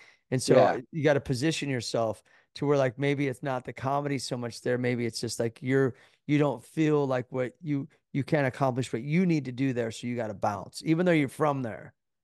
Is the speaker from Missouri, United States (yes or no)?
yes; Kansas City, Missouri, United States; When I think of when I grew up in Kansas City and I was riding bikes.